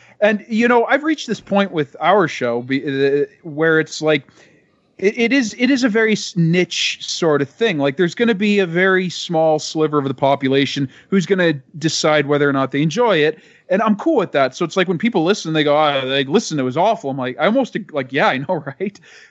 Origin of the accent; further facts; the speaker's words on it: Canada; because I'm from Canada, obviously.